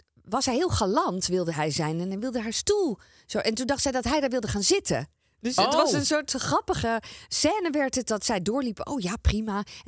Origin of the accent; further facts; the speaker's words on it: 's-Hertogenbosch, North Brabant, Netherlands; ik ben wel echt een Bosse. Omdat ik daar opgegroeid ben.